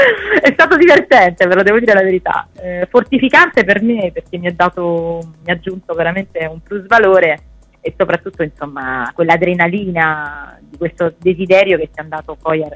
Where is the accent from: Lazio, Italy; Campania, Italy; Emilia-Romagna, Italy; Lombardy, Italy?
Campania, Italy; Naples; questo substrato passionale che deriva un po' dalla mia terra, perché sono napoletana